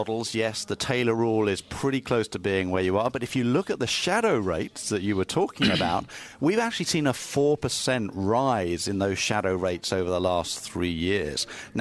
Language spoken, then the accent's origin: English; United Kingdom; I'm a Brit.